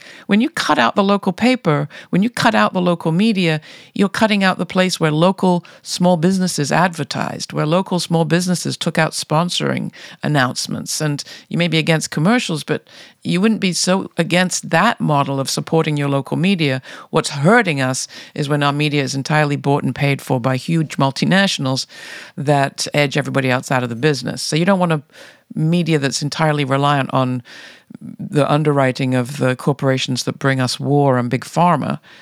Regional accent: England, United Kingdom; I grew up in England

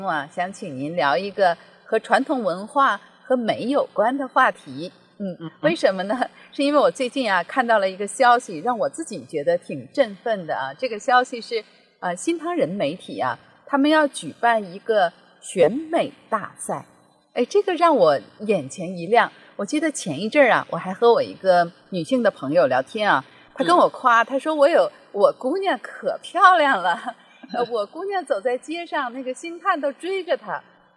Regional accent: China; 我们中国人崇尚的美是一个什么样的美。

